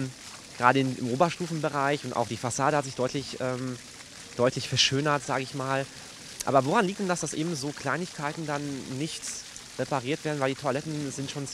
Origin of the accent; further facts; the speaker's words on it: Gütersloh, North Rhine-Westphalia, Germany; Jetzt bin ich selber in Gütersloh aufgewachsen, von klein auf hier auch geboren.